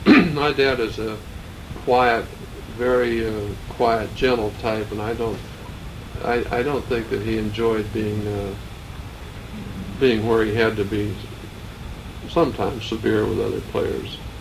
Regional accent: Oregon, United States; Well, we grew up in Oregon.

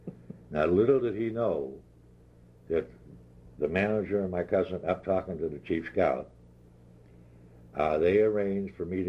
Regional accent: Grindstone, Pennsylvania, United States; to take me to a neighboring coal mining town to start and to play the outfield for my hometown, which was Grindstone, Colonial Four.

